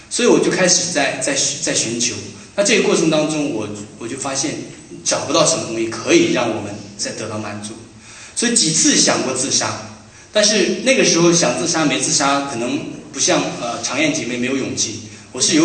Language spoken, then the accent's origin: Chinese; Heilongjiang, China; 那个时候在大陆，因为我是来自黑龙江，是一个小城市